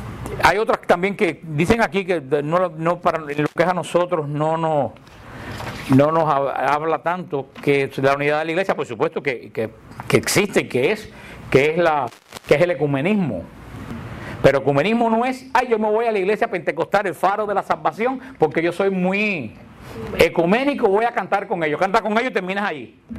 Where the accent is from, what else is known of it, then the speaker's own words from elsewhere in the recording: Cuba; en mi pueblo, donde vivía en Cuba, que era un muchacho